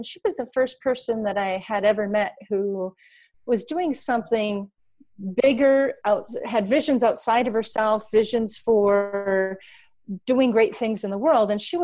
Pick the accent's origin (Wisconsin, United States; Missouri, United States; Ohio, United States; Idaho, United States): Wisconsin, United States; Racine; I'm from Racine, Wisconsin, a very small town, less than 100,000 smaller when I was smaller.